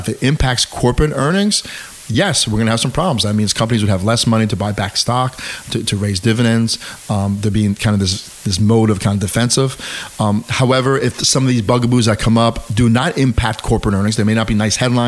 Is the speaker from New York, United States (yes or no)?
yes; New York, United States; I am local from the Hudson Valley. I've lived my whole life, will live my whole life in the Hudson Valley.